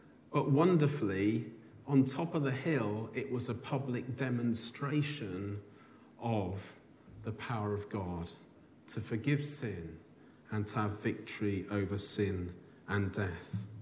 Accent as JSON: {"language": "English", "country": "United Kingdom", "said": "I am a Brit after all."}